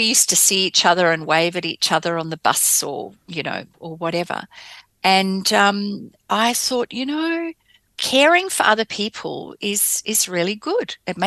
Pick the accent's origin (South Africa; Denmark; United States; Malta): South Africa; I did some of my growing up in South Africa.